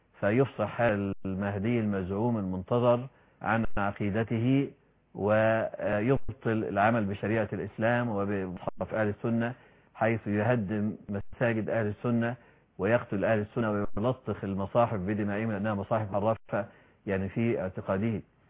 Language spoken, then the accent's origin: Arabic; Egypt